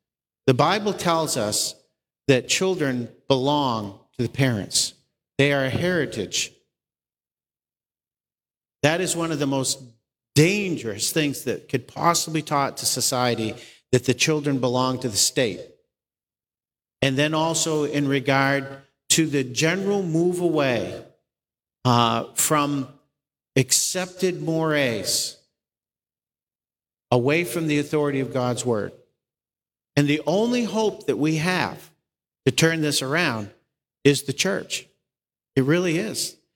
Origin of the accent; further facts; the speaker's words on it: Maine, United States; I grew up in Maine, and I look at the number of people here. When I moved back to Maine in 1992. Having been away for since 1977